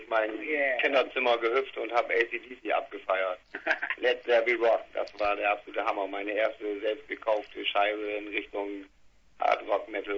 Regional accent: Bremen, Germany; wir kommen alle hier aus Bremen und Bremen Nord

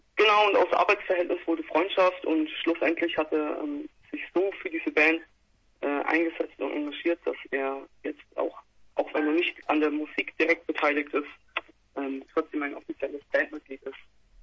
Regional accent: Nuremberg, Bavaria, Germany; now in Leipzig, Germany; Leipzig kommen und ich aus Nürnberg

